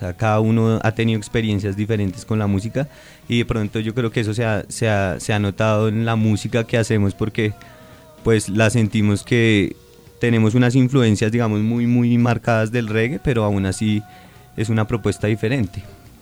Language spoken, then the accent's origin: Spanish; Bogotá, Colombia; es algo que también nos representa a nosotros como bogotanos